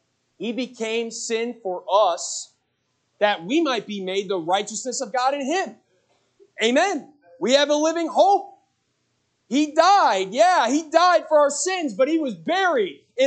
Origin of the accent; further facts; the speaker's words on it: Connecticut, United States; now in Oklahoma City, United States; I'm from Connecticut. I didn't just drive down to Oklahoma City